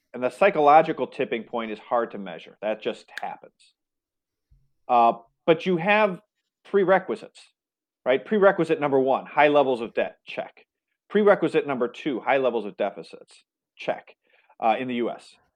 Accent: United States; I'm an American, I hold dollars.

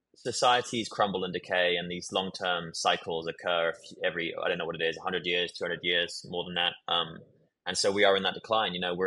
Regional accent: United Kingdom; also born or lived in Texas, United States; now in United States; and I was actually born here in America, but I grew up in the UK, and it doesn't sound like it, but I am Texan. And my culture very much reflects that.

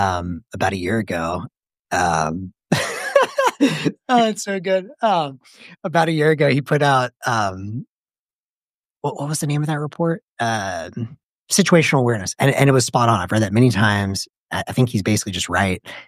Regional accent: Memphis, Tennessee, United States; so I'm from Memphis. You know, I always say we do it for the M.

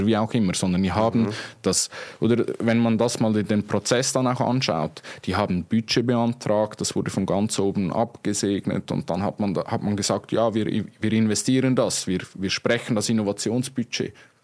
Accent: Switzerland; was auch die Schweiz, und das ist ja meine Heimat, auch auszeichnet.

